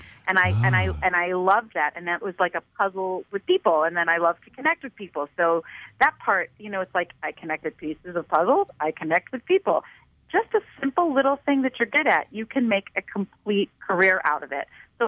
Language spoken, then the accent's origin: English; Canada; We're from Canada, I will tell you that.